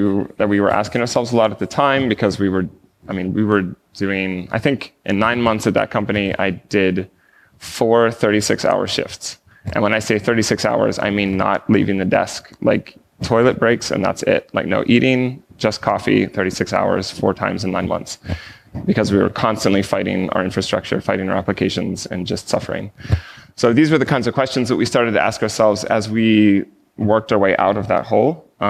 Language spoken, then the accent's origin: English; United States; If you can't tell already, I'm an American.